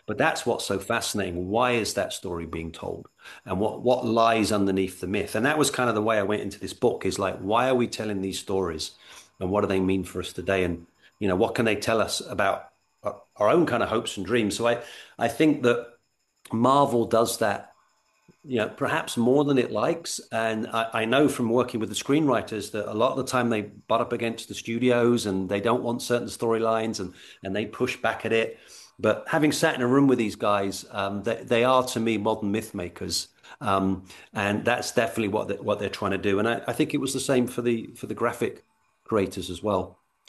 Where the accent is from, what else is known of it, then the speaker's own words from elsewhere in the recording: England, United Kingdom; now in United States; And I'm an American now, but I'm originally from England.